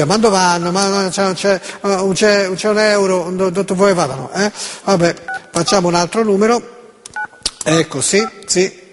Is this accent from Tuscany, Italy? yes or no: yes; Florence, Tuscany, Italy; io sono di Firenze.